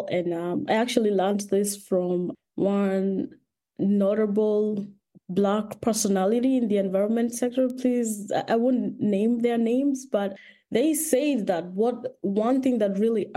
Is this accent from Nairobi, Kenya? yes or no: yes; Nairobi, Kenya; I grew up in Nairobi. I grew up in the city, but we used to visit rural, like my grandmother's place in rural central Kenya.